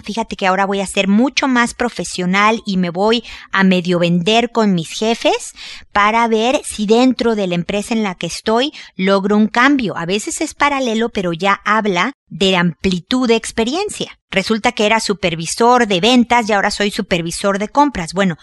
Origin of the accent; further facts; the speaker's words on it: Mexico; now in Chile; yo no he estado invitada porque no estoy viviendo ahí, aunque soy mexicana, vivo en Chile